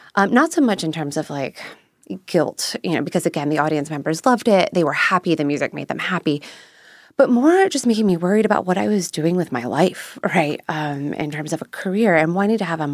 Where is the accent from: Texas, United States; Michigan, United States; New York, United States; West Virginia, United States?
West Virginia, United States; I was growing up in West Virginia, and I happened to see this cartoon called Sarah and the Squirrel